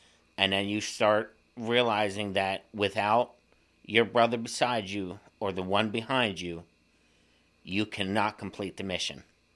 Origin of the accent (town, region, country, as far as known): Elko, Nevada, United States; born or raised there